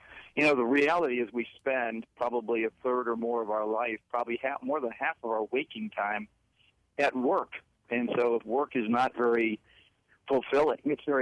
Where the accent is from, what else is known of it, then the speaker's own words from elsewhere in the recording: Chicago, Illinois, United States; I have a friend, actually, who I grew up with in the Chicago area, and he lives out in California now.